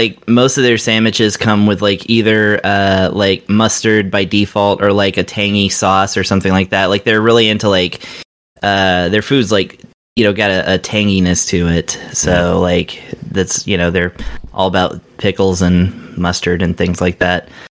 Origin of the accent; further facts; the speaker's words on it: Texas, United States; As a Texan, I have to rep Whataburger. I still love it.